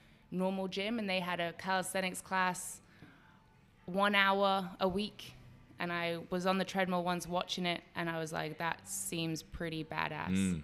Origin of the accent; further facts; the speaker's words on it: South Africa; moved away as an adult; now in United Arab Emirates; So I'm originally South African, but I've lived in the UAE for the last 26 years.